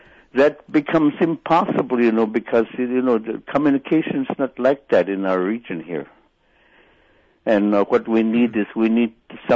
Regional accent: Marshall, Alaska, United States; I come from Marshall and Russian Mission, and I have relatives who live in Kuskokwim River, like in Akachuk and elsewhere.

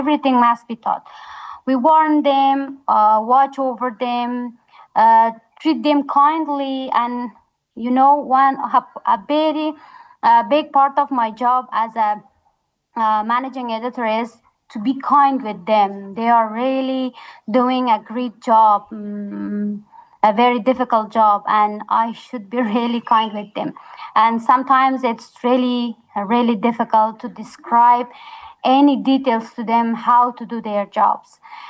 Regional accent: Takhar, Afghanistan; I realized that from my hometown, Tahar, no female journalist was sending material to the Zan Times

